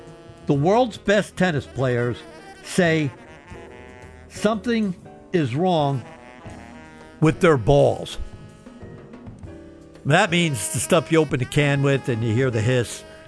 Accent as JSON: {"language": "English", "country": "United States", "said": "since I'm American."}